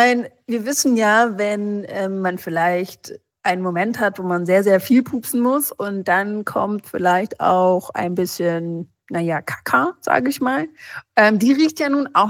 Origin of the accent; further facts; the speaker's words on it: Brazil; Ich bin ja auch in Brasilien aufgewachsen und da ist ja das absolute Nationalgericht ein ganz großer Bohneneintopf